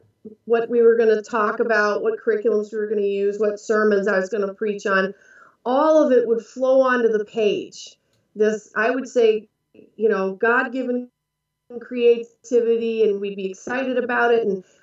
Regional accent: Wisconsin, United States; Now, I'm from Wisconsin. I grew up with that whole Minnesota nice.

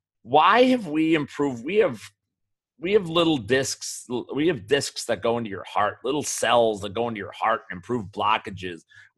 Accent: Chicago, Illinois, United States; now in Arizona, United States; Now, remember, I'm down here in Arizona, and I'm in Arizona, and I'm from Chicago, lifelong Bears fan

